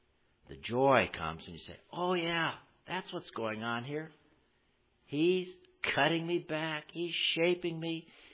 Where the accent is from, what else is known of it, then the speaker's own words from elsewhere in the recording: Rochester, New York, United States; I grew up in Rochester, New York